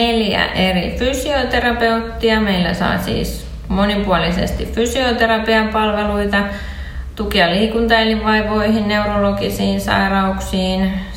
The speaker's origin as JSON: {"language": "Finnish", "town": "Ylöjärvi", "region": "Pirkanmaa", "country": "Finland", "tie": "born or raised there", "also_born_or_lived": "Savonlinna / Lahti", "moved": "as an adult", "lives_now": "Fuengirola, Spain", "said": "asustellut Tampereella ja Turussa ja Ahvenanmaalla ja Savonlinnassa ja Lahdessa. Että aika paljon on tullut kyllä kierrettyä, mutta sieltä Ylöjärveltä olen niin kuin kotoisin."}